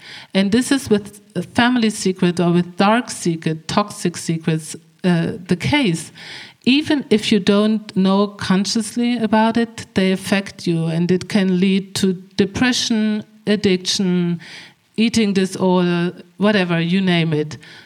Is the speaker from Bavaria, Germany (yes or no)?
no; Hamburg, Germany; And I was in the central library of my hometown in Hamburg.